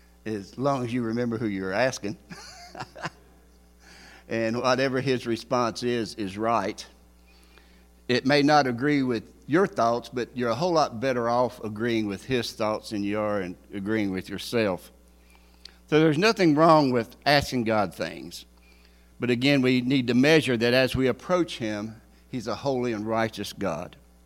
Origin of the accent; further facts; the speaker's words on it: Virginia, United States; And we're from the Blue Ridge Mountains of Virginia, okay?